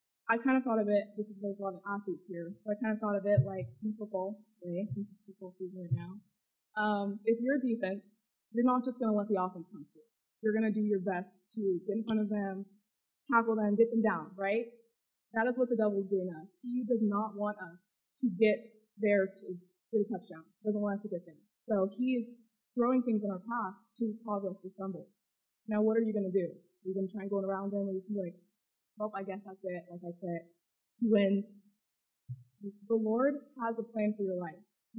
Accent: Las Vegas, Nevada, United States; So as Dr. Pack said … I'm from Las Vegas.

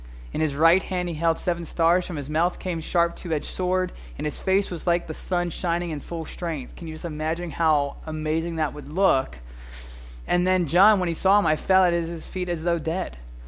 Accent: Bermuda; Whether you're from America, I'm from Bermuda.

